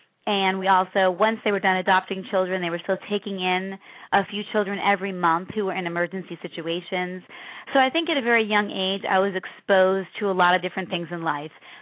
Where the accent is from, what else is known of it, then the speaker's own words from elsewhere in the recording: Chicago, Illinois, United States; I grew up in the South Side of Chicago. I was adopted from Catholic Charities. I was an orphan there for almost 2 years.